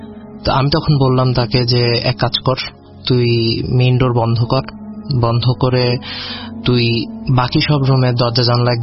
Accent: Chittagong, Chittagong Division, Bangladesh; যেহেতু আমি চট্টগ্রামেই বড় হয়েছি, সো চট্টগ্রামের গ্রাম অঞ্চলের অনেক কিছুই আমি ফেস করছি

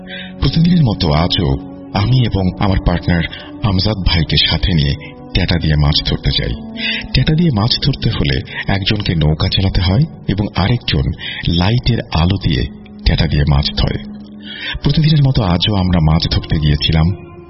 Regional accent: Daulatpur, Khulna Division, Bangladesh; আমাদের বাড়ি দৌলতপুর থানা ফিলিপনগর ইউনিয়নের পদ্মা নদীর তীরে অবস্থিত।

